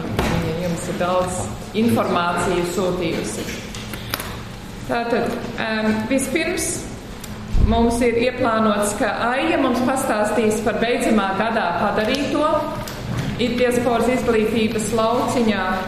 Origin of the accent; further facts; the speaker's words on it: Australia; PBLA izglītības padomas priekšsēde. Es dzīvoju Austrālijā, es esmu dzimusi un augusi Austrālijā